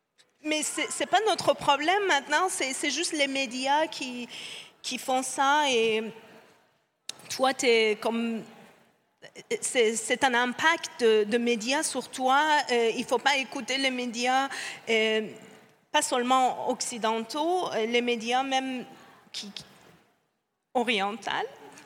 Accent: Iran; born there; French is a second language; Par rapport à moi, que je suis née en Iran

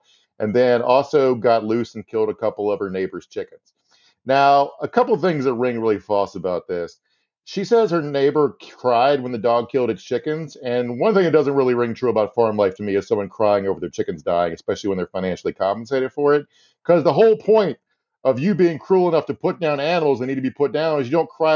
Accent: Buckingham, Virginia, United States; when I grew up in Buckingham, Virginia

